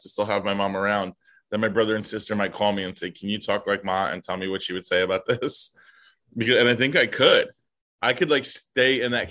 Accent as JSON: {"language": "English", "town": "Brooklyn", "region": "New York", "country": "United States", "tie": "born or raised there", "said": "Yeah, my great-grandfather, when he moved here, through Ellis Island, tried to get a house on this street in Brooklyn."}